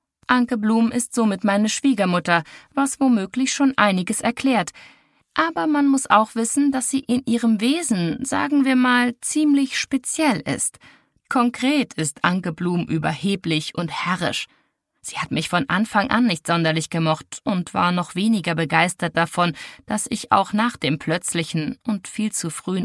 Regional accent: Germany; now in Bayreuth, Germany; fühlte ich mich als Zugereiste in Bayreuth und am Blumschen Anwesen inzwischen heimisch. Ursprünglich stamme ich nämlich aus dem Harz.

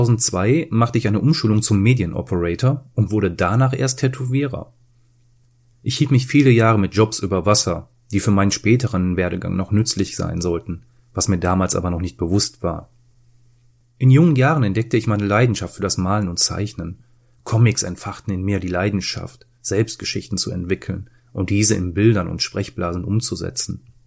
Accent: Oberhausen, North Rhine-Westphalia, Germany; born there; Geboren wurde ich 1976 in Oberhausen, Nordrhein-Westfalen.

